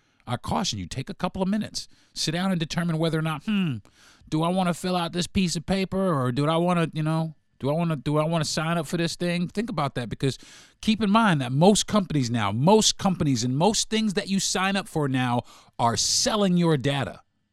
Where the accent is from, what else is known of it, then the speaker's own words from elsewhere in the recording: New York, United States; I might talk about this trial next week because I'm from New York